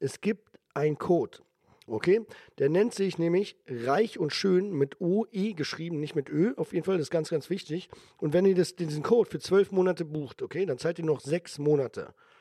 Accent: Berlin, Germany; ich bin ja aus Berlin, du genauso.

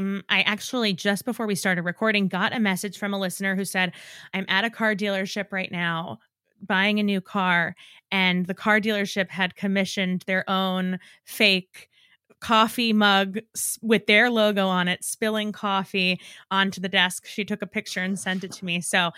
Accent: New York, United States; And whether that's because I'm from New York and have always felt familiar with sort of like the cadence at which they speak

